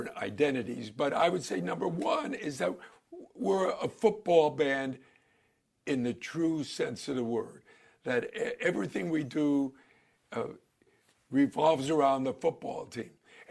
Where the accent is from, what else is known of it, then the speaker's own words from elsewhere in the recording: Maplewood, New Jersey, United States; No, I'm Maplewood, New Jersey.